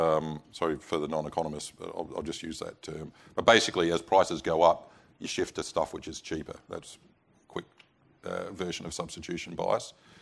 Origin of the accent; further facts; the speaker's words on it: Adelaide, South Australia, Australia; Yeah, So I'm from Adelaide